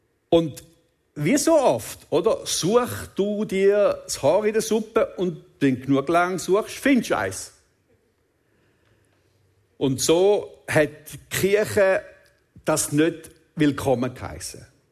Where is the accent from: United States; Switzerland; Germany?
Switzerland; bei unserem demokratischen Verständnis, das wir haben als Schweizer